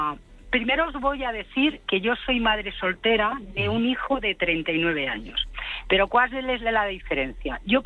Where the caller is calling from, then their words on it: Madrid, Community of Madrid, Spain; Estoy en Madrid.